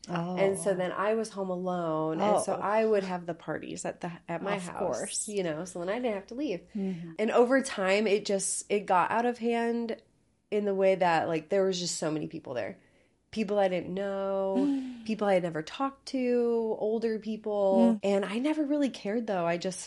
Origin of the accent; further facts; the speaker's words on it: Highland, Indiana, United States; I was born in Northwest Indiana. I was born in Highland, Indiana, and grew up there most of my life.